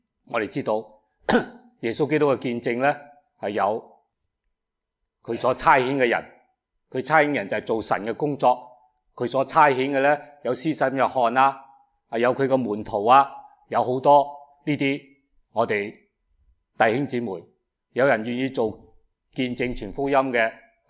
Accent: Guangdong, China; 净系我哋广东人讲广东话嘅

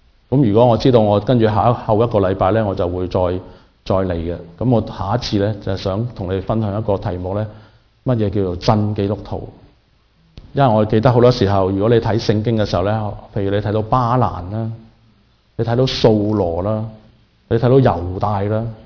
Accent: China; 即係好似我中國人所講嘅要問米咧

